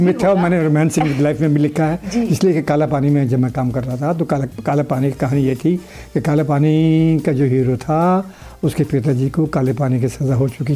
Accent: Gurdaspur, Punjab, India; moved away; मैं पंजाब का रहने वाला हूँ, पार्टीशन हो गया था 47 में

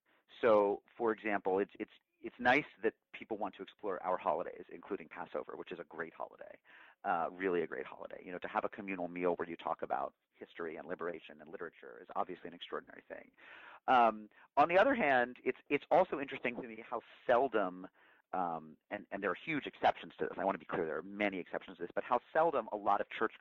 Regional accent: Massachusetts, United States; And I grew up in Massachusetts where you couldn't go shopping on Sundays. Stuff was closed. And I'm Jewish, of course

